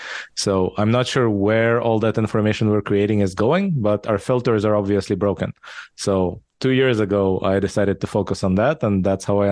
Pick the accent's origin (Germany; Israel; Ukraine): Israel; English is a second language; also born or lived in Soviet Union / Japan / California; now in United States; I was born in the Soviet Union, raised in Israel. I lived in Japan for a while, then in California in the Bay Area for 10 years. Now I've been in Texas for the past 6 years.